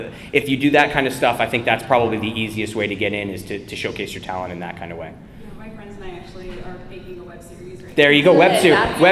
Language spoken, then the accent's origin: English; Connecticut, United States; I'm a kid from Connecticut. Both my parents are lawyers.